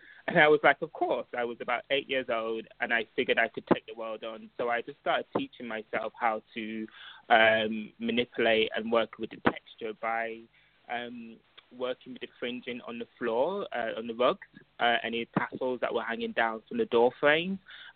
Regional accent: Huddersfield, Yorkshire and the Humber, United Kingdom; So I'm originally based, I was born in UK, and I was raised in Huddersfield, Yorkshire. That's North England.

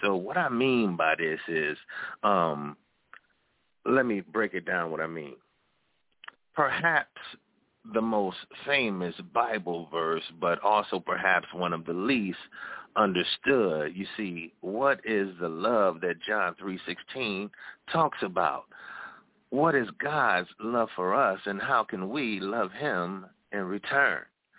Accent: Detroit, Michigan, United States; I hail here from Detroit, Michigan, where it's 50 degrees one day, then 100 the next.

